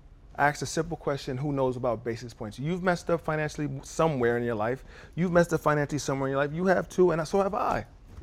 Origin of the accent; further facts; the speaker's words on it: New York City, New York, United States; I grew up in New York City in the projects, same way. My parents was on welfare the same way, immigrants from Nigeria.